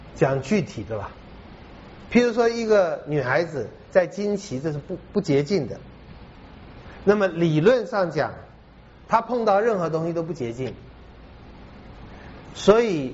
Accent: China; 牛排来了还要自己撒一点盐啊，撒一点胡椒，我们中国人是不需要的。

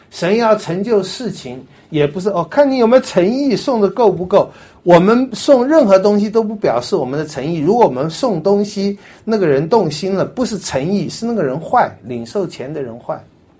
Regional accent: Taiwan

